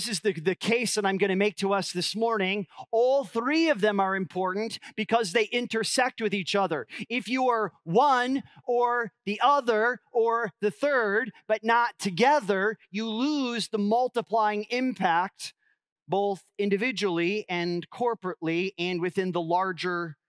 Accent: United States; Part of the, honestly, the joys and the gifts of being an American is that we get to have lots of opinions and opinions about politicians.

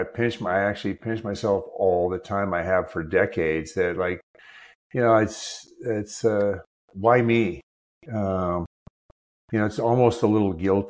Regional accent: Minnesota, United States; I grew up watching them in Minnesota

